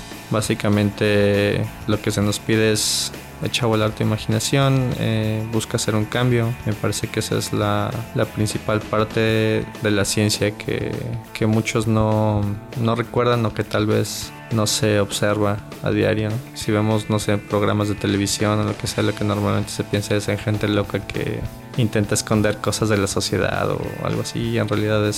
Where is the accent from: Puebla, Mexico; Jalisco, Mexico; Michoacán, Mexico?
Puebla, Mexico; yo vengo de Puebla, Puebla, y actualmente estoy haciendo el doctorado en Ciencias de la Tierra aquí en CICESE.